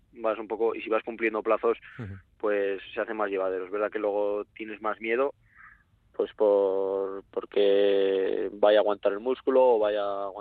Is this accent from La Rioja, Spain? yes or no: yes; La Rioja, Spain; En nuestro caso, pues siendo riojano, pues qué te voy a decir